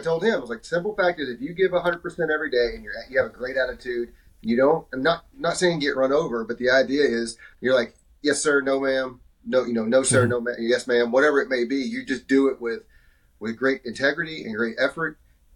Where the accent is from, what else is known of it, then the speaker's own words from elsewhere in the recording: Texas, United States; I'm from Texas, Tubner's from Oklahoma.